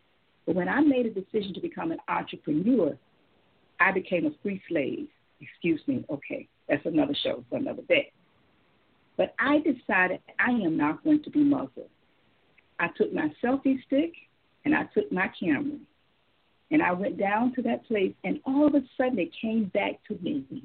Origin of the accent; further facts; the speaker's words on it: West Palm Beach, Florida, United States; I drive out of my hometown, West Palm Beach, to Miami, 40 years, because I'm Black and I'm a female.